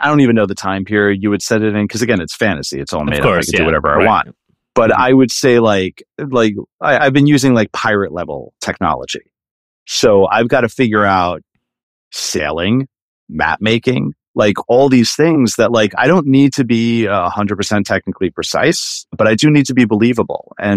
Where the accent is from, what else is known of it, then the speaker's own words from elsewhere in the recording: Ireland; I'm rooting a lot of it in like Irish and Celtic mythology because I just, you know, I'm Irish.